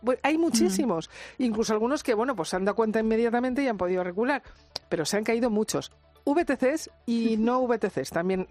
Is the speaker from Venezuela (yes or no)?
no; Madrid, Community of Madrid, Spain; y soy de Madrid